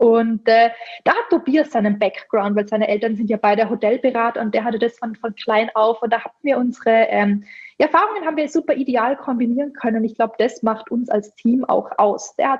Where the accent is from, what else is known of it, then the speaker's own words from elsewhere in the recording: Tyrol, Austria; Genau, also ich bin in den Kitzbüheler Alpen groß geworden. Also Tourismus pur von klein auf natürlich, 5 Minuten von der Gondelstation entfernt.